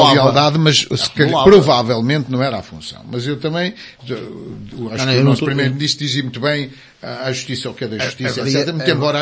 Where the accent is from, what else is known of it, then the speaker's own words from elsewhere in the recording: Portugal; Está claro que nós, como somos portugueses, somos um povo pragmáticos e céticos e distantes das coisas.